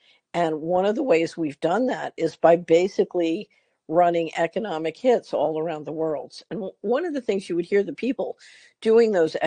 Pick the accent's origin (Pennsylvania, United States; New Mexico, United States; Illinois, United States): Pennsylvania, United States; Philadelphia; I mean, Netanyahu, I grew up in Philadelphia.